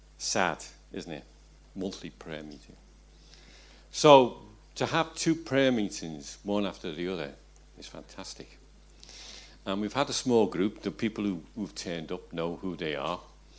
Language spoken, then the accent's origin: English; Liverpool, North West England, United Kingdom; born there; now in Wirral, United Kingdom; Being a Scouser, and lots of people have found that out, but I'll tell everybody here now that I am. I was born in Liverpool, within a mile of the Bell Bells, you know, so I am truly a born-again Liverpudlian. I don't necessarily speak Scouse, but I can do it if need be. But I live in Wirral now.